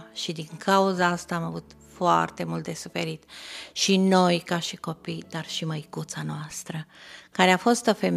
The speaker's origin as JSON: {"language": "Romanian", "region": "Transylvania", "country": "Romania", "tie": "born there", "said": "Deci m-am născut în Ardeal."}